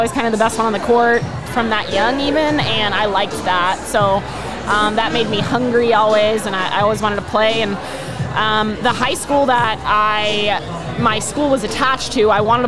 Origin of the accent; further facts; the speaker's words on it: Staten Island, New York, United States; I grew up in Staten Island, New York. You know, New York City, basketball is kind of like one of the things we do.